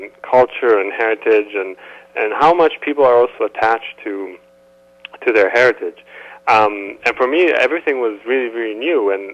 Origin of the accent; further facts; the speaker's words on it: Rome, Lazio, Italy; English is a second language; moved away as an adult; now in United States; Yes, I'm from Rome. I moved to the U.S. in 2008.